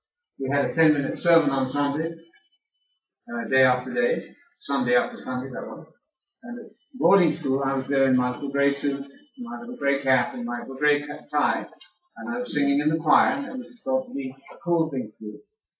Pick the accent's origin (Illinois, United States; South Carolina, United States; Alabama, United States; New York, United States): Alabama, United States; I'm from Alabama. I've always come from a river.